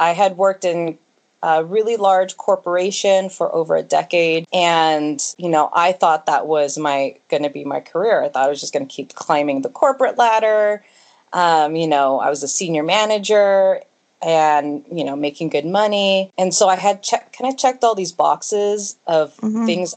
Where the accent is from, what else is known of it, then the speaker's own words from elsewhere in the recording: California, United States; So I grew up in the Bay Area, California.